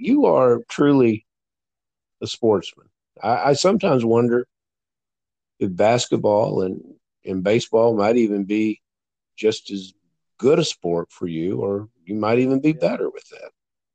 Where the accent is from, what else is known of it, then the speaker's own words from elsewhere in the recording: Kentucky, United States; I grew up in Kentucky, so naturally I was raised on basketball.